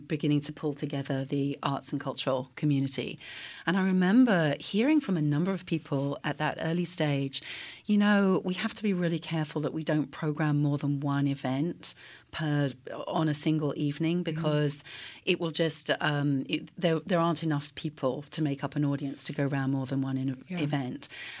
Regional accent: United Kingdom; now in Waco, United States; I am obviously from the UK, which most people can pick up on from my accent. Mm-hmm. And we came here about 7 years ago.

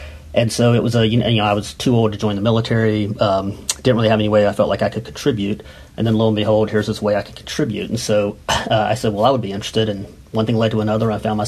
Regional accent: North Carolina, United States; was born and raised in Davie County, and I like to joke that my parents did not have a political Rolodex growing up.

